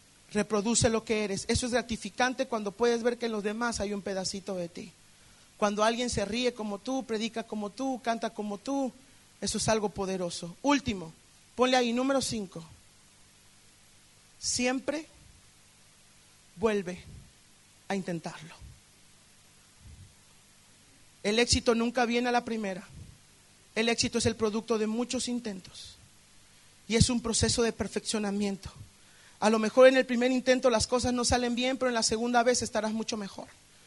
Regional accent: Mexico; me cuesta la cabeza en México. Un día enfrente de todo el comité ejecutivo en mi país les dije

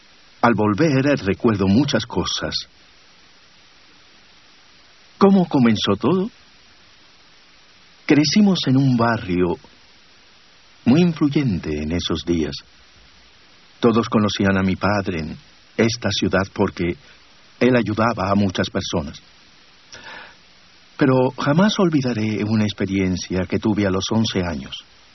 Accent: Tel Aviv, Tel Aviv District, Israel; Aquí, al lado del Mediterráneo y de la bella ciudad de Tel Aviv. Sí, mi ciudad natal, donde todo empezó.

